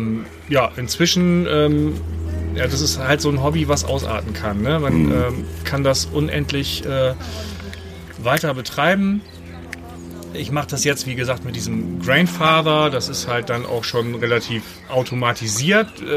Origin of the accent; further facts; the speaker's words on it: Bremen, Germany; Als Bremer darf man das machen.